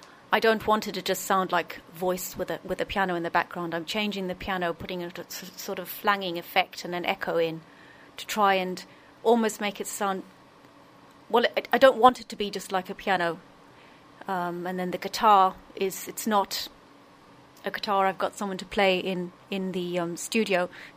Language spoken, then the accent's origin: English; Munster, Ireland; I was brought up in County Limerick. So it wouldn't just be the city.